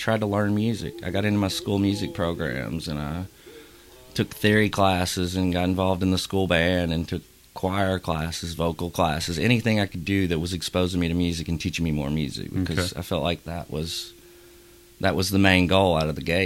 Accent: Frankfort, Kentucky, United States; also born or lived in Winchester, Kentucky; Yeah, I grew up in Frankfort, lived there till college, went away to college in Lexington, and moved back to Frankfort for a little while and bounced back and forth. But Central Kentucky is kind of all one place.

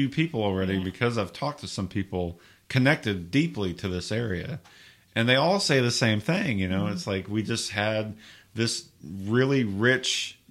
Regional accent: Bowling Green, Kentucky, United States; I grew up in Bowling Green and spent a lot of time in Nashville.

